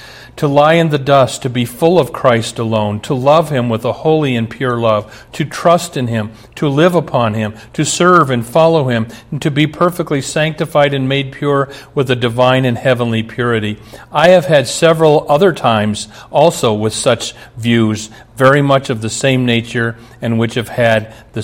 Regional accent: Omaha, Nebraska, United States; In the church I grew up in Omaha, here's kind of how we sang.

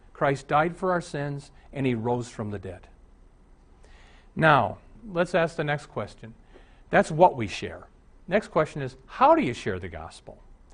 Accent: Omaha, Nebraska, United States; When I was raised in Omaha, two of my buddies were atheists, David and Jeff.

